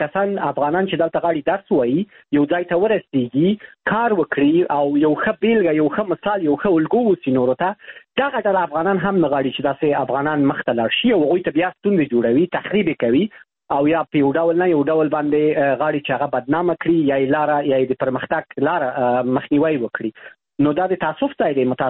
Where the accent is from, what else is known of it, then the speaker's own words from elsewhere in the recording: Afghanistan; شرمېږم چې ووایم زه د افغانستان یم